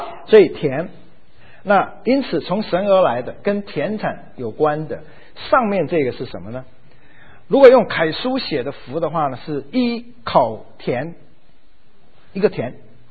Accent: China; 我们中国人过年也是会讲究一些，我们中国人各地方有不同的习俗

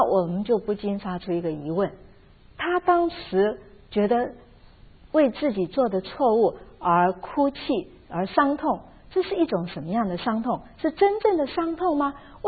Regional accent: China

